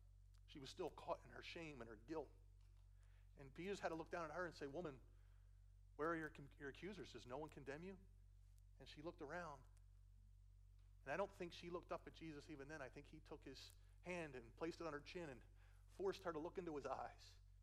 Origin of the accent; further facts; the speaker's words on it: Philadelphia, Pennsylvania, United States; accent: Philly; look, I know I have a Philly accent. I grew up in Philly. I can't shake it.